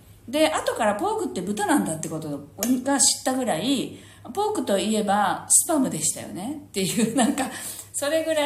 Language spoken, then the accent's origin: Japanese; Okinawa, Japan; 私たちは沖縄県民だから、そういうことを、よく聞いたことがあって